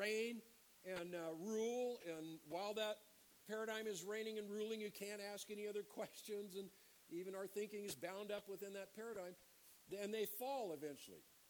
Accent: Idaho, United States; When I was 16, I grew up in Idaho.

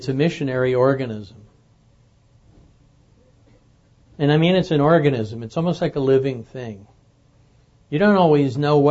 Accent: New York, United States; I grew up in, forgive me for this, I grew up in New York. And I grew up with mostly Catholics or Jews.

